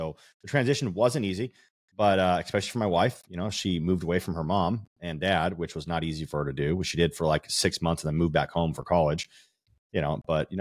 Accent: Las Vegas, Nevada, United States; now in Houston, United States; Vegas. Born and raised. Okay. We're both born and raised in Vegas.

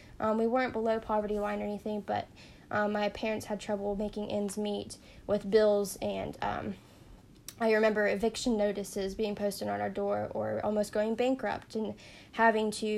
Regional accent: Kentucky, United States; also born or lived in Massachusetts; So I've grew up in Kentucky basically my whole life, but I started, I was born in Massachusetts, and I went to a Catholic school, a private Catholic school.

